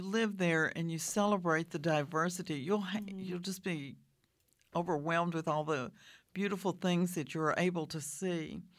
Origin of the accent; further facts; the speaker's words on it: Louisiana, United States; when I'm from Louisiana, when you cross over the line into Texas, it says El Paso is like 800 and something miles.